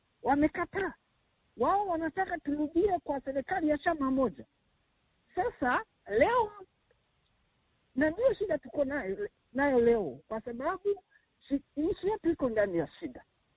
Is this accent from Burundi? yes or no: yes; Burundi; kuna mauaji yamepitika Burundi kwa nchi yetu